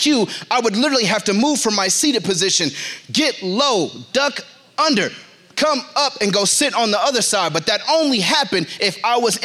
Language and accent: English; Reno, Nevada, United States; also born or lived in Denver, Colorado; We're from Reno, Nevada. Small, small place by way of Denver, Colorado for the last 12, 13 years.